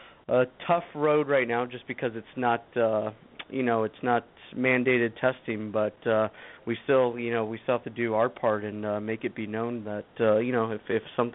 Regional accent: Tucson, Arizona, United States; open up a lab down here in Tucson, and I'm from Tucson originally

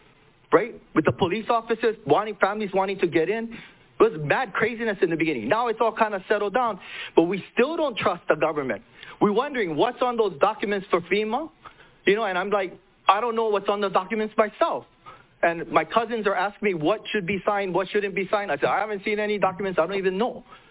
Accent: Hawaii, United States; I'm Hawaiian. I grow kalo.

